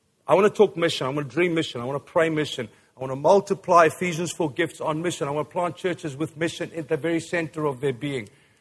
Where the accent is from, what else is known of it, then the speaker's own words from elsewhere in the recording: Vanderbijlpark, Gauteng, South Africa; born there; every day I think of the fact that I was born in Vanderbijl Park. I'm an Afrikaans kid, and I remember walking Kaalfoot on the farm.